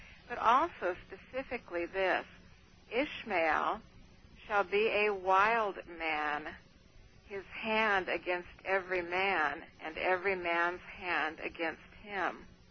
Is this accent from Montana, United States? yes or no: yes; Montana, United States; also born or lived in Oregon; I'm from Montana, and there's a little tribe up there of Native Americans